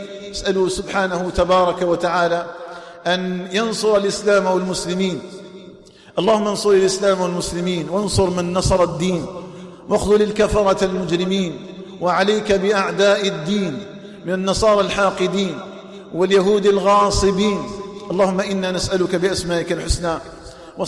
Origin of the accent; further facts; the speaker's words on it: Algeria; اللهم اجعل بلدنا الجزائر آمنا مطمئنا